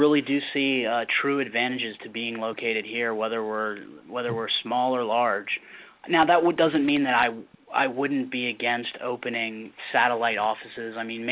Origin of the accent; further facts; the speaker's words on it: Virginia, United States; I grew up in the Northern Virginia, Washington, D.C. area, born and raised there my entire life.